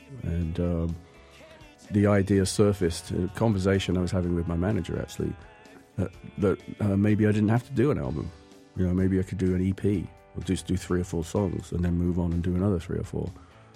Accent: Portsmouth, South East England, United Kingdom; my hometown, which is Portsmouth on the south coast of England.

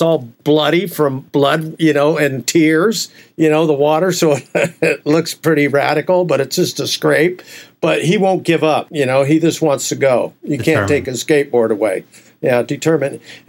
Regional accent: Huntington Beach, California, United States; Like I said, I grew up on Huntington Beach

